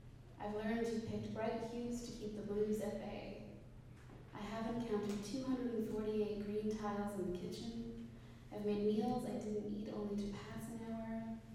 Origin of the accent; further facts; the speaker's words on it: Ontario, Canada; I come from St. John's, which is half true. I grew up in Ontario, and my whole life I've told everybody I was a Newfoundlander. My parents are Newfoundlanders. And now I'm telling everybody I'm from Ontario